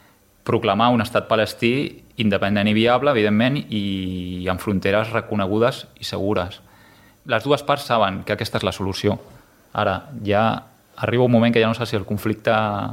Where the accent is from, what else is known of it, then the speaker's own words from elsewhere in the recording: Sant Celoni, Catalonia, Spain; som de Sant Celoni i continuarem sent